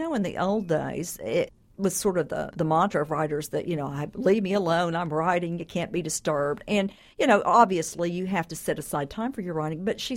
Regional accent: Tahlequah, Oklahoma, United States; when I was a child growing up in Tahlequah and very dysfunctional family

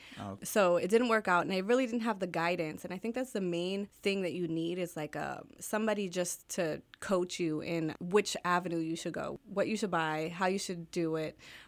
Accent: Allentown, Pennsylvania, United States; now in Whitehall, United States; But yeah, I grew up in Allentown and then transitioned from Allentown to Bethlehem, Nazareth, Easton. Now I live in Whitehall.

